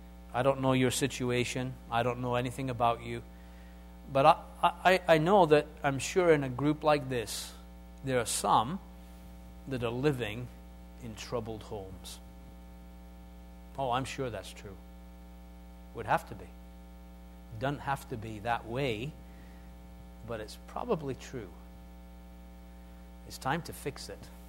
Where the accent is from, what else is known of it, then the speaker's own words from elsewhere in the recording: England, United Kingdom; I'm English, aren't I?